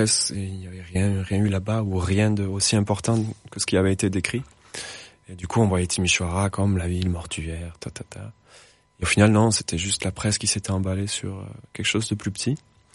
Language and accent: French; Belgium; Je suis un vrai Belge.